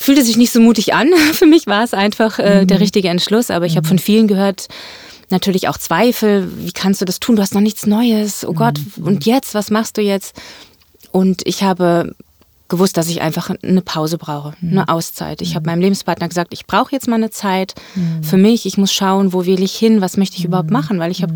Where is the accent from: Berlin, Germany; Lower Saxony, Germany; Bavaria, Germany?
Lower Saxony, Germany; Göttingen; now in Hamburg, Germany; ich... Ich komme aus Göttingen, das ist meine Heimatstadt. Mhm. Und mittlerweile lebe ich seit 13 Jahren in Hamburg